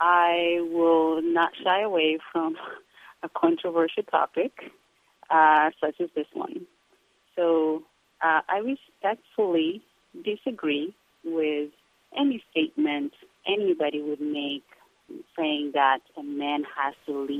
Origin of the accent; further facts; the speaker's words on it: Singida, Singida Region, Tanzania; where I'm from Singida, Tanzania.